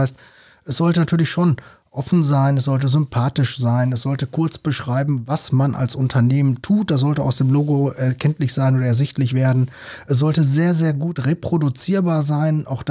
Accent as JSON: {"language": "German", "region": "North Rhine-Westphalia", "country": "Germany", "said": "Und ich kenne das ja selbst so als Ostwestfale"}